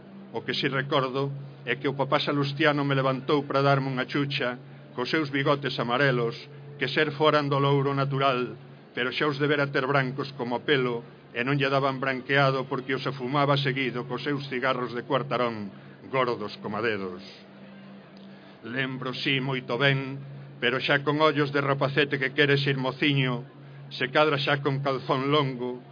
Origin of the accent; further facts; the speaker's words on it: Galicia, Spain; Porque eu nací no Neolítico. Os labregos galegos que teñen, que temos 60 anos ou máis, nacemos case no Neolítico.